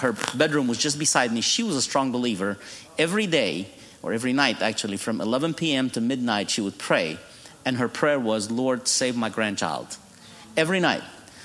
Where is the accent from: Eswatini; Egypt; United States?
Egypt; Cairo, Cairo Governorate; English is a second language; I was born and raised in Cairo, Egypt.